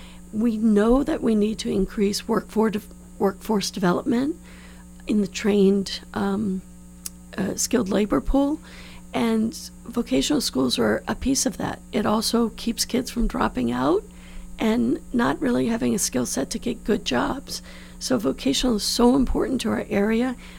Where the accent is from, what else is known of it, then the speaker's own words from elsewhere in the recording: New Orleans, Louisiana, United States; moved away as an adult; So I grew up in New Orleans, where laissez le bon temps rouler was the was the motto of the day. I moved, I went to undergrad in New Orleans, and then I moved out when I went to law school in New York in 1987